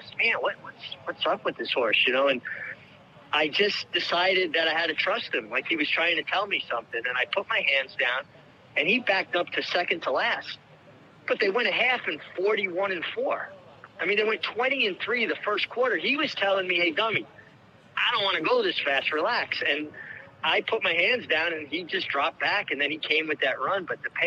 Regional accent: Brooklyn, New York, United States; I grew up in Brooklyn. You're going to deal with Bell Parkway traffic.

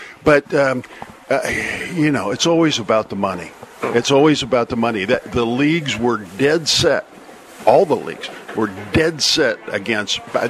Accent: Batavia, Illinois, United States; A little place called Batavia. It's about 40 miles west of Chicago.

